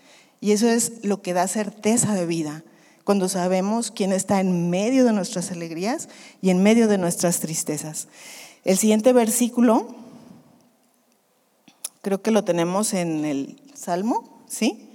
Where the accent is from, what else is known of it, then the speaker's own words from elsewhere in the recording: Guadalajara, Jalisco, Mexico; also born or lived in Chihuahua; Nosotros somos de Chihuahua, pero mis papás fueron a vivir, recién se casaron a Guadalajara y luego se regresaron a Chihuahua para que yo naciera y se volvieron a Guadalajara.